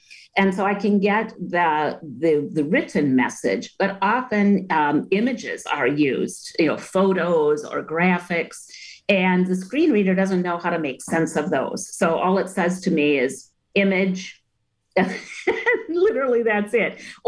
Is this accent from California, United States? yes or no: no; Washington Island, Wisconsin, United States; now in Madison, United States; I grew up on Washington Island, yep, and left in 1981 to start my adult life here in Madison as a freshman at the UW